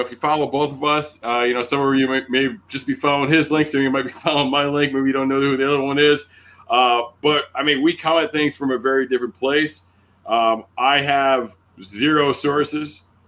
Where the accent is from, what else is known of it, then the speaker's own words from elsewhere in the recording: Fremont, Ohio, United States; born there; now in Rhode Island, United States; I was born in Fremont, Ohio. Spent very little of my life in Ohio, to be honest with you, but I'm out here in New England as well, living in Rhode Island right now.